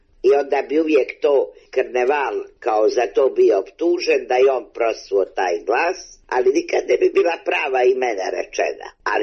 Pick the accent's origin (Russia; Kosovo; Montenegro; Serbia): Montenegro; Budva; Kod nas u Budvi ima i pjesma karnevalska koja se obavezno pjevala u te dane.